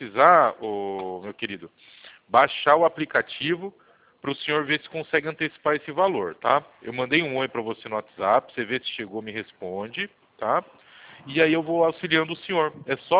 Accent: Itu, São Paulo, Brazil; also born or lived in São Bernardo do Campo

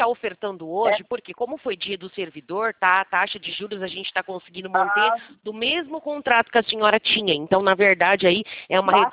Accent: São Paulo, Brazil; Eu sou de São Paulo, Janeide. Eu fico aqui em São Paulo, uma cidade chamada Americana.

